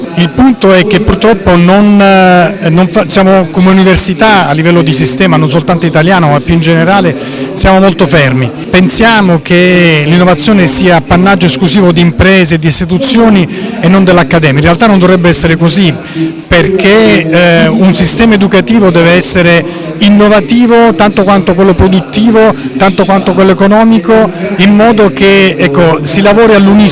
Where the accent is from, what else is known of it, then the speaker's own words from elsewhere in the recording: Apulia, Italy; sono da pugliese, sono anche emozionato e sono particolarmente contento di poter raccontare l'innovazione ai miei conterranei.